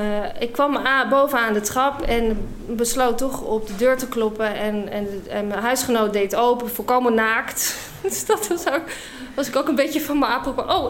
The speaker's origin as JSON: {"language": "Dutch", "country": "United Kingdom", "second_language": "Dutch", "said": "Want nogmaals, ik ben Brits."}